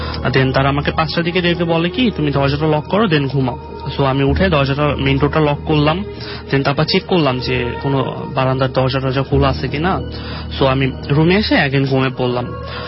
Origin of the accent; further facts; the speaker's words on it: Banasree Rampura, Dhaka Division, Bangladesh; Hello listeners … from Banasree Rampura.